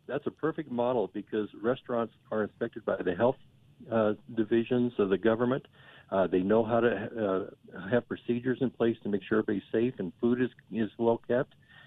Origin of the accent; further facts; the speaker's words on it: United States; I'm accountable and I'm responsible and I'm an American.